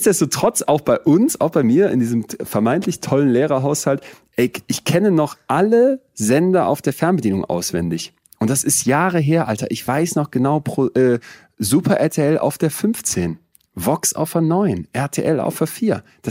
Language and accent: German; Solingen, North Rhine-Westphalia, Germany; in Solingen, wo ich groß geworden bin?